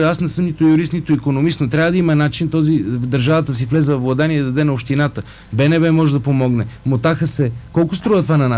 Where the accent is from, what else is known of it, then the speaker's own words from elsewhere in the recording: Sofia, Sofia City, Bulgaria; Аз съм софиянец от няколко поколения.